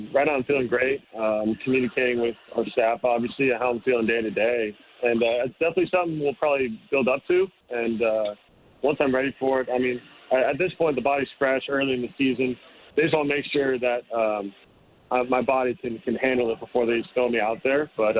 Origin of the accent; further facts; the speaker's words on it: California, United States; I'm from the Bay Area